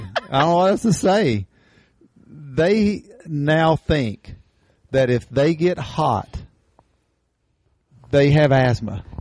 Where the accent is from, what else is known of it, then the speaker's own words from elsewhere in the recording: United States; because my competitive, being an American, I want to win in everything.